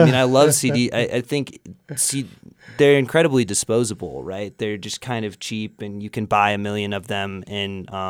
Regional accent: Stanwood, Washington, United States; they just drove around Stanwood, which is my hometown, and smoked weed and were just kind of useless.

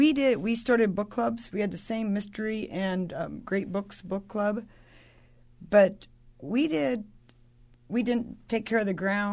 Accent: Burlington, Iowa, United States; I do remember I came from Burlington, Iowa, and there was a strong Friends of the Library group there.

